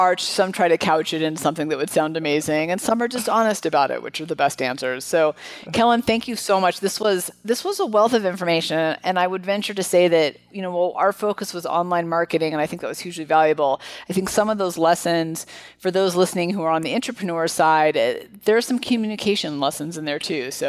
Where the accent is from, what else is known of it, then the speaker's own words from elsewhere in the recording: California, United States; I grew up in California. I know what you said, but I can't respond back.